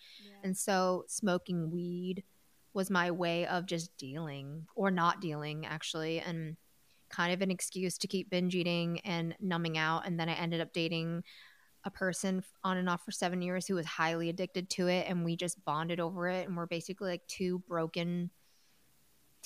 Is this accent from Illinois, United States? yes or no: yes; Chicago, Illinois, United States; I grew up in Chicago. I went to a city school.